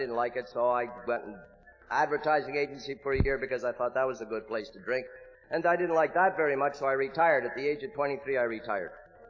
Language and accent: English; Montreal, Quebec, Canada; And I grew up in Montreal, Canada